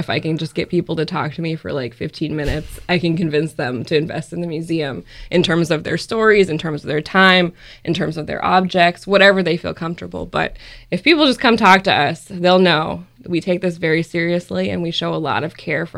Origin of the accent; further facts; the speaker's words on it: California, United States; I know that I moved here and people didn't know who I was. I'm from Southern California, which is, you know, iffy for some people.